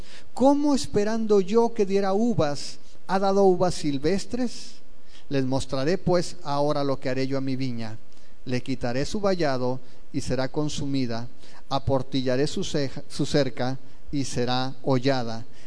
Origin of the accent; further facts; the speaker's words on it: Mexico; quizá para nosotros como mexicanos, como gente que vive en Hermosillo, no tenga mucho sentido